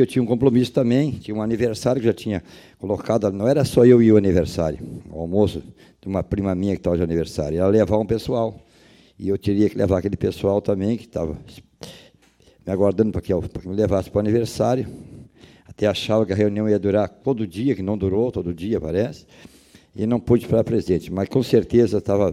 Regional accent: São Caetano, Brazil; O seu Salvador, ele disse que ele foi criado onde eu fui criado. O seu Salvador que disse para mim que foi criado lá na localidade de São Caetano

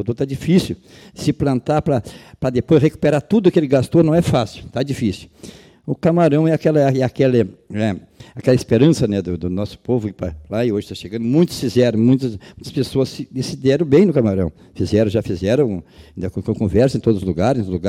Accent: São Caetano, Brazil; Ainda me lembro quando tinha um senhor lá na minha terra, São Caetano, que não queria vender o terreno

